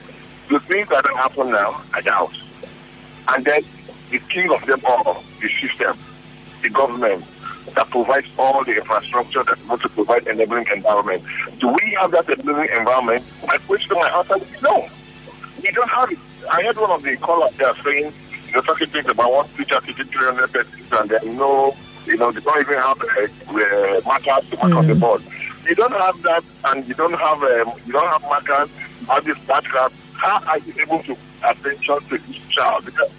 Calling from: Port Harcourt, Rivers, Nigeria; No, I'm calling from Port Harcourt.

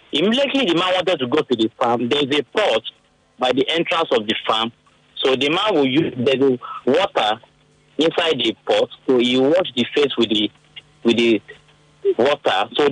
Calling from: Ikoyi, Lagos, Nigeria; I'm calling from Ikoyi.

